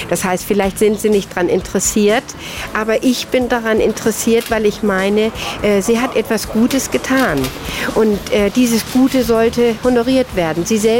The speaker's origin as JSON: {"language": "German", "town": "Stuttgart", "region": "Baden-Württemberg", "country": "Germany", "said": "du weißt, ich komme aus der Stuttgarter Gegend."}